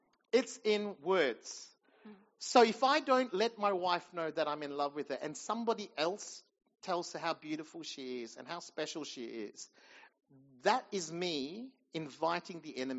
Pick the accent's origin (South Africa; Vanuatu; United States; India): India; Even saying the word as an Indian is bad.